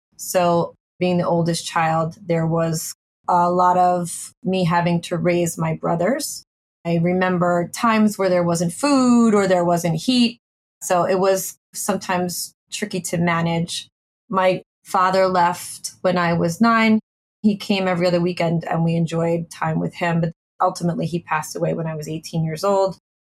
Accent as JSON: {"language": "English", "region": "New York", "country": "United States", "tie": "born or raised there", "said": "I grew up in Rockland County, New York. My parents divorced when I was 9."}